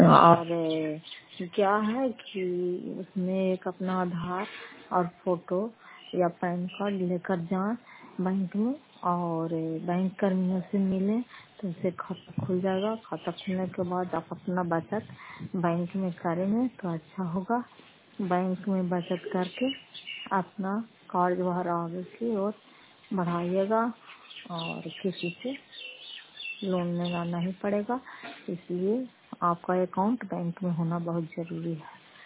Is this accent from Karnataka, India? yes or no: no; Bihar, India; घर पते पंचायत मकौता जिला नालंदा कराय ससुराल प्रखंड की निवासी हूँ